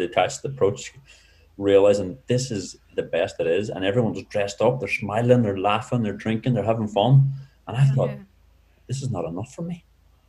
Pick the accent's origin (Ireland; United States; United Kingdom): Ireland; And I grew up in Ireland in a village surrounded by women, my cousins, aunts, neighbors.